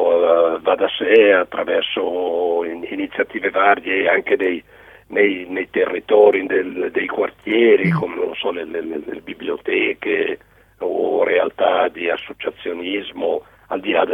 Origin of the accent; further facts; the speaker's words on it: Milan, Lombardy, Italy; essendo io nato a Milano e vissuto a Milano da sempre